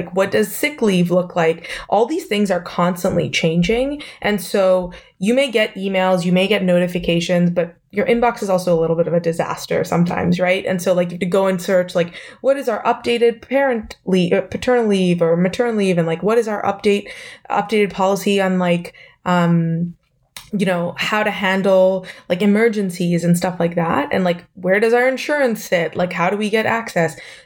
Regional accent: Singapore; moved away as an adult; I was recruited actually from Singapore to come to the US to play squash.

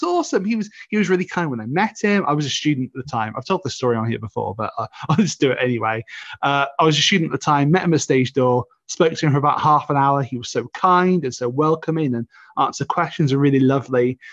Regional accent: England, United Kingdom; now in Wales; because I mean, I'm English, but I live in Wales, and sometimes I come across very thick Welsh accents

